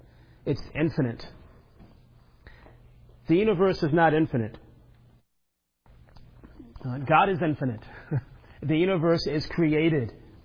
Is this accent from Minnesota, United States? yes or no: no; Florida, United States; I grew up in Florida, so it depresses me a little bit at first.